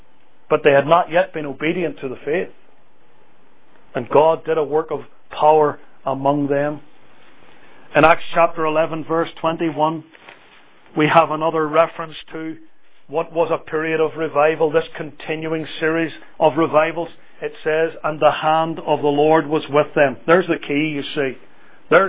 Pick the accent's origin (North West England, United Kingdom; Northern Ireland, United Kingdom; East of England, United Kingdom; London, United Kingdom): Northern Ireland, United Kingdom; My forebears come from Scotland, though I'm from Northern Ireland.